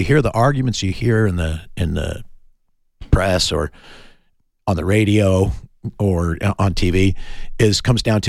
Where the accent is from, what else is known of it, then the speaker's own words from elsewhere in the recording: Tucson, Arizona, United States; now in Oro Valley, United States; Oh, I'm from Tucson, Arizona. Well, I live in Oro Valley, but I'm from Tucson.